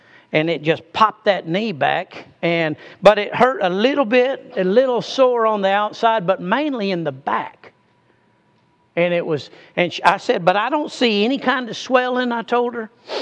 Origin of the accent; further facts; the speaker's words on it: Arizona, United States; also born or lived in New Mexico; I'm in the circuit of Arizona and New Mexico because I was raised and born in Arizona and then raised a lot in New Mexico.